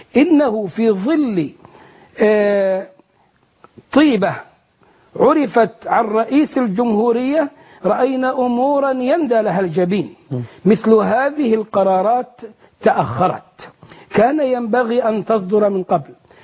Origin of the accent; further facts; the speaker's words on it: Egypt; نحن كشعب مصري